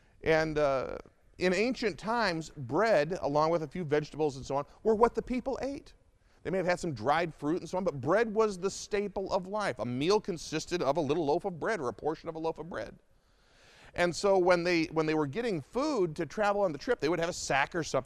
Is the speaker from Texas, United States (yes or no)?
no; Detroit, Michigan, United States; I grew up in the Metro Detroit area.